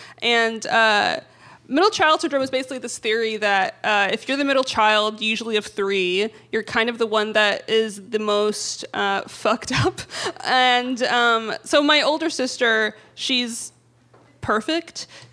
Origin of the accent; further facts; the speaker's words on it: Syria; first language Arabic; English is a second language; even though Arabic was my first language and I'm Syrian, I'm like, am I Syrian enough?